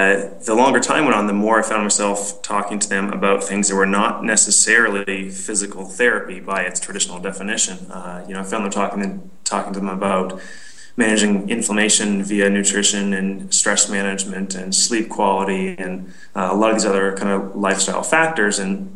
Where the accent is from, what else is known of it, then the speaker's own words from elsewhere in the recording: British Columbia, Canada; I grew up in British Columbia doing all kinds of outdoorsy stuff